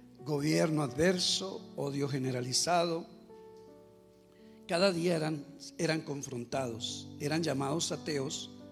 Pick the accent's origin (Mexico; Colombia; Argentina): Colombia; pero se identifican: somos colombianos